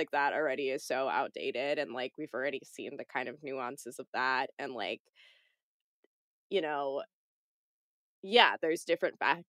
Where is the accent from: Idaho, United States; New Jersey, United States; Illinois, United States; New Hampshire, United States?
Illinois, United States; Chicago; because I'm from Chicago originally